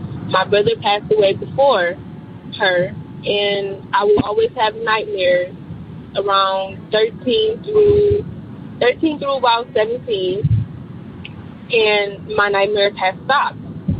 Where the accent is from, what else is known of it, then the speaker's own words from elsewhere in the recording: Detroit, Michigan, United States; I'm from Detroit.